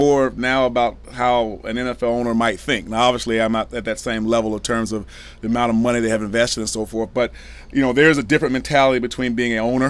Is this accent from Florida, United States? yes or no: no; Albany, Georgia, United States; I'm a Southerner, so I'm from Albany, Georgia.